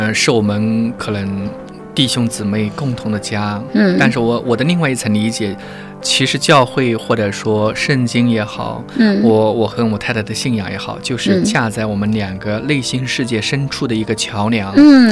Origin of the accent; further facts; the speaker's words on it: China; now in Australia; 因为我是中国人，我说流利的中文，那么同时也能说流利的英文，这就是你与人不同的地方。